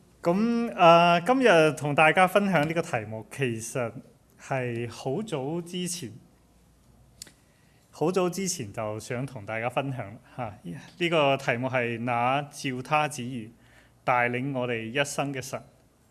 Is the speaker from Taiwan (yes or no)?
no; China; 因为我本人是生在国内也都是长在国内的，就是与国内的同龄人就经历是基本上很相似